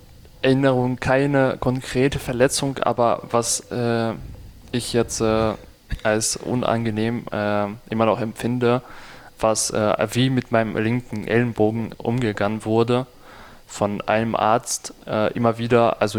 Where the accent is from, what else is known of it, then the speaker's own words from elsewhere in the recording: Eastern Ukraine, Ukraine; Und ich komme aus dem Osten und bei uns gab es dann immer weniger Medikamente